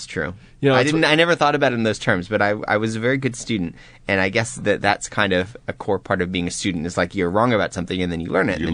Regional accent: Florida, United States; So, I'm from Florida. What am I?

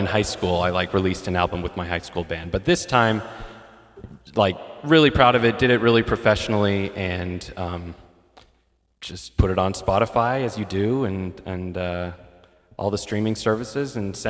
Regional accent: Bainbridge Island, Washington, United States; Yeah. My hometown is Bainbridge Island.

